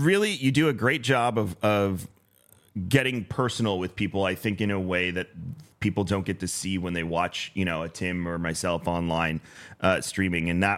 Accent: Long Island, New York, United States; I'm originally from Long Island, as you know.

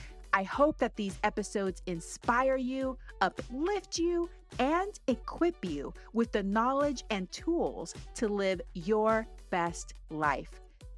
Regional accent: Texas, United States; Y'all, I grew up in Texas, so I admire anybody who can go vegan in Texas with all of the Texas food surrounding them.

